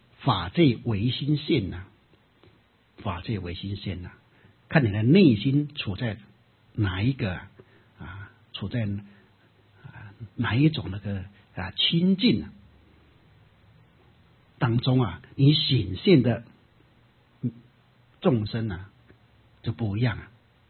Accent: China; 或者我们中国人讲的圣贤之道

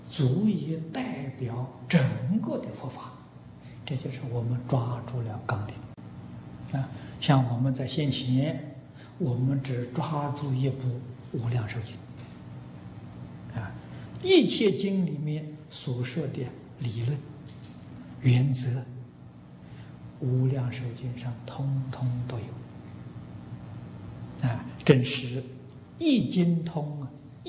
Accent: China; 我们小的时候在大陆家乡过年

